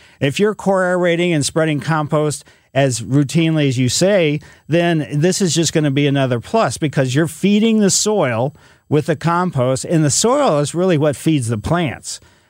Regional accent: Ellisville, Missouri, United States; I grew up in Ellisville, West County, a lot of clay out there.

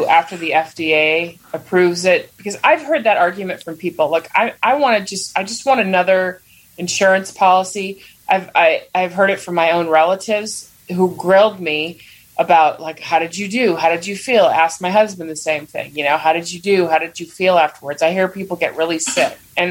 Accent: Nebraska, United States; or living in isolation in, you know, my home state of Nebraska.

